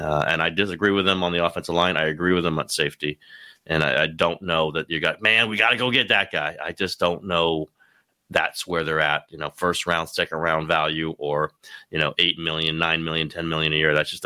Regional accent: Burlingame, California, United States; also born or lived in San Francisco / Oakland; As all people know, that is my hometown, Burlingame, California.

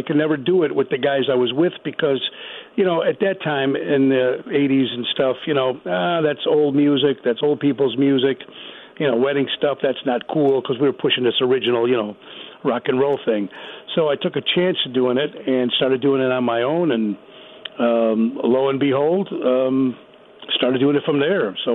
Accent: Elmwood Park, Illinois, United States; also born or lived in Cicero; I was born in Cicero, but I left Cicero right before eighth grade, and then we moved to Elmwood Park.

